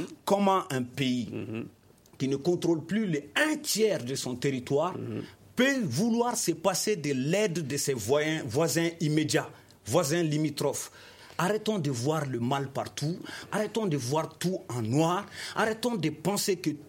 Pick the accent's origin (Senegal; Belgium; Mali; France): Mali; Personne ne peut nous enlever notre nationalité malienne. Nous sommes aussi des Maliens. Nous n'allons pas accepter que d'autres se croient plus maliens que nous